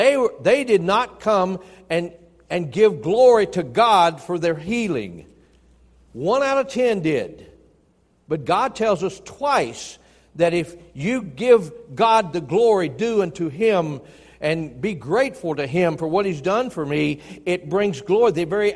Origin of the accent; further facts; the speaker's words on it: Tennessee, United States; Since I'm originally from Tennessee, what's that got to do with it?